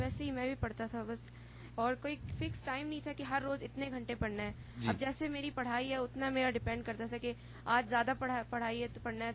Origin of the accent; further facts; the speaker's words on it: Riyadh, Riyadh Province, Saudi Arabia; ابھی 16 سال, یعنی جب سے پیدا ہوا تب سے ریاض میں.